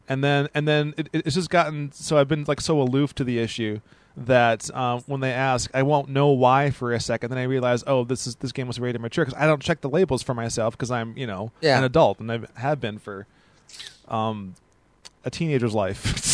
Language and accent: English; Wisconsin, United States; Yeah, we are from Wisconsin, so it was a huge hunting culture.